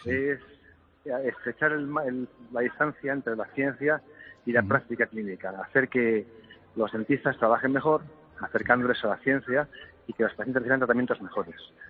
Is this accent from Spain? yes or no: yes; Asturias, Spain; Yo soy asturiano y soy de Tierrina.